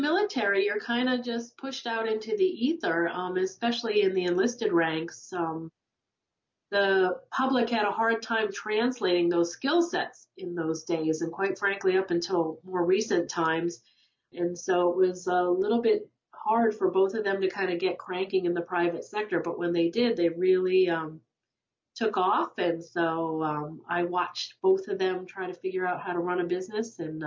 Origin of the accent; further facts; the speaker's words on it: Boston, Massachusetts, United States; also born or lived in Europe / Japan; My father was career military, so I grew up all over the world, all over the United States. I was able to live in Europe. I was able to live in Japan. And when my dad retired, we all moved back home. Home was in the greater Boston are